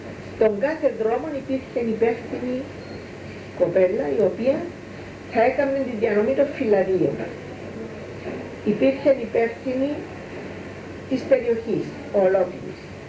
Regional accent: Strovolos, Nicosia District, Cyprus; also born or lived in Greece; εγώ κατάγομαι από το Στρόβολο, από εδώ

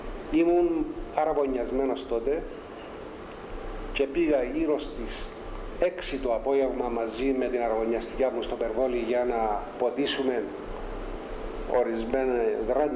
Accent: Kalograia, Kyrenia District, Cyprus; born there; Ναι, εγεννήθηκα στη Καλογραία, επαρχία Τσαρίνια.

